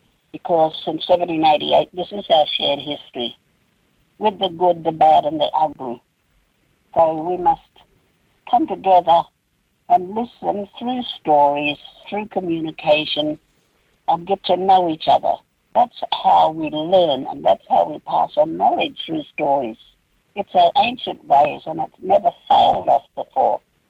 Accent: Carnarvon, Western Australia, Australia; I grew up in Carnarvon by the Indian Ocean and the Gascoyne River, and that's Ingara country. So I learnt the Ingara language from the other children.

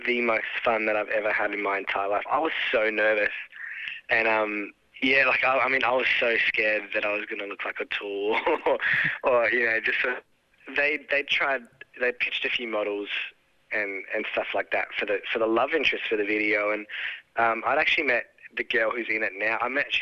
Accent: Adelaide, South Australia, Australia; moved away; I grew up in Adelaide, so I didn't get to sing a lot of R&B while I was over there.

